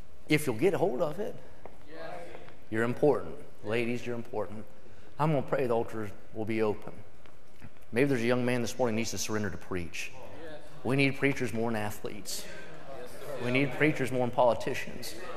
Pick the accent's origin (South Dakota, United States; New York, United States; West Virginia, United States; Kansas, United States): West Virginia, United States; I was from West Virginia. I wanted to drive a big truck with oversized tires, shoot deer, and marry a girl that didn't rub snuff.